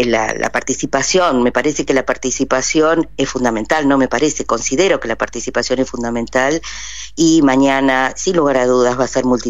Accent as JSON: {"language": "Spanish", "country": "Argentina", "said": "la gratuidad de la educación, que es un bastión nuestro como argentinos"}